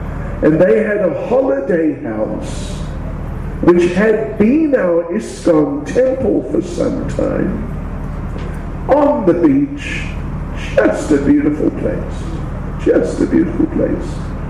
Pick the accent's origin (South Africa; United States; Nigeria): South Africa; And I'm South African.